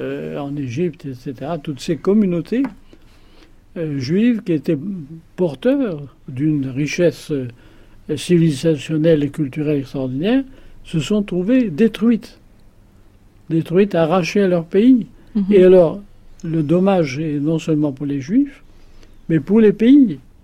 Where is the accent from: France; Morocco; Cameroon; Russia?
Morocco; je suis un Marocain qui parle d'une situation propre à des juifs marocains.